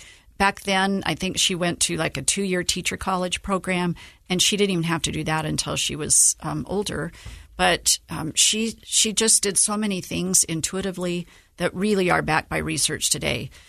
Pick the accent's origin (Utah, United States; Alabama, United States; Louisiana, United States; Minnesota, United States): Utah, United States; And I'm so grateful to live in Utah and really proud to just have been born and raised in Utah.